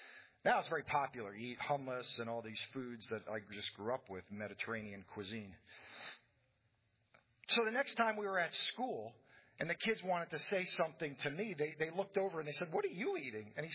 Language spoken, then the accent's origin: English; United States; born there; I was born in the United States, so I'm, you know, second generation, I guess, or third generation American here.